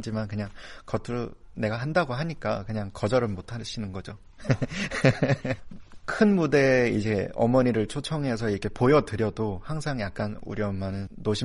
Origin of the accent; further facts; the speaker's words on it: North Korea; 제가 탈북민이다 보니까